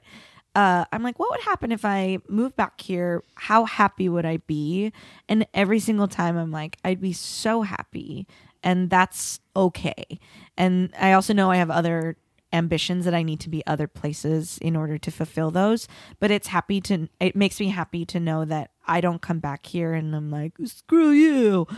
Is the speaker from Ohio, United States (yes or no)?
no; St. Paul, Minnesota, United States; my mom gets mad because I grew up in St. Paul.